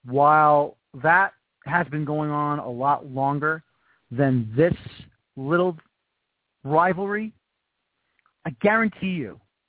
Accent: New York, United States; Believe me, I should know. I'm from New York, and that's the truth.

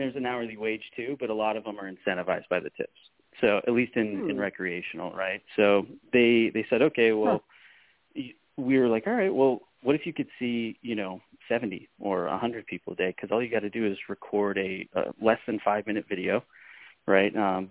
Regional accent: Spokane, Washington, United States; We've been running pilots at dispensaries, medical centers here in Arizona and back in my hometown of Spokane, Washington.

